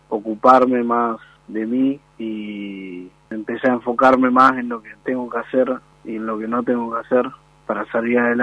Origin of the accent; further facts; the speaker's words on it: Corrientes, Argentina; also born or lived in Córdoba; Soy cordobés, pero vi casi toda mi vida en Corrientes